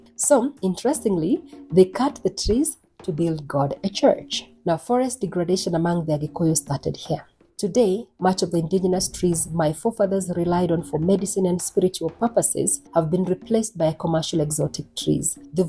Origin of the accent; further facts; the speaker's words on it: Kenya; Now, I am from Kenya, a beautiful, magical country located east of Africa. I grew up in the village and I was born among the ambitious people of the Agikoyo tribe. By the way